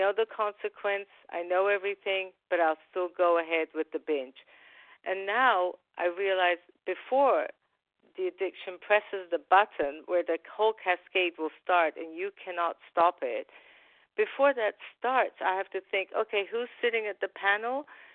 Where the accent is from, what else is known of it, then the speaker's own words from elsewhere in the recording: California, United States; from California, compulsive overeater.